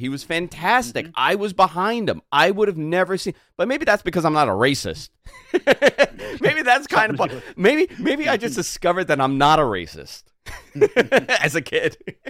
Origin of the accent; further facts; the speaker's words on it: Queens, New York, United States; but I grew up in Queens where all my friends were from everywhere. You know, very, very diverse.